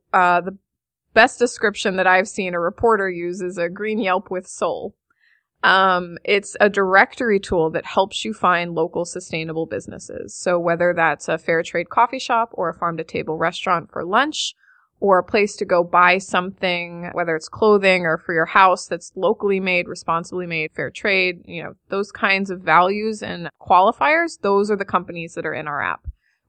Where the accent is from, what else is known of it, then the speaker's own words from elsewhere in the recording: Philadelphia, Pennsylvania, United States; This is my city. I was born and raised in Philly